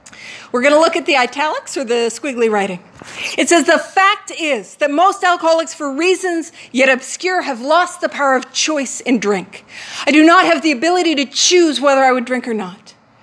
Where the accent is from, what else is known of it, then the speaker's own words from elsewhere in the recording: Calgary, Alberta, Canada; I'm from Calgary.